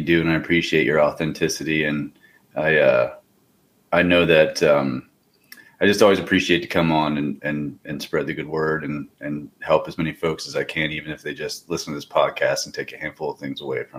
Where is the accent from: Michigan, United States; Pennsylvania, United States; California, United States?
Pennsylvania, United States; I grew up hunting in Pennsylvania. And then I started getting into Western hunting.